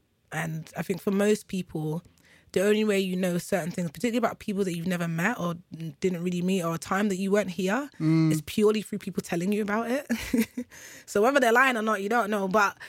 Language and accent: English; United Kingdom; born there; I'm born here in the UK. And my accent, my manner, everything that I know about myself and how I behave means that I wouldn't really survive in Nigeria.